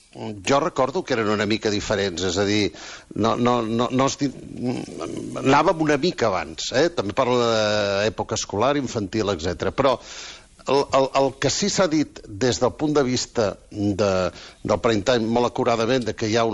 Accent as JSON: {"language": "Catalan", "town": "Girona", "region": "Catalonia", "country": "Spain", "tie": "born or raised there", "said": "Doncs jo quan era petit, a Girona, dic a Girona perquè no, diríem una ciutat"}